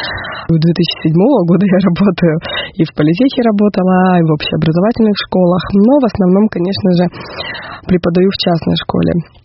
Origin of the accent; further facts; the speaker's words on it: Irkutsk, Irkutsk Oblast, Russia; also born or lived in Ulkan; родилась я в Иркутске, я коренная иркутянка, родители мои из Боховского района, но за свою жизнь я еще успела пожить на Баме, 5 лет бамовского детства, поселок Улькан.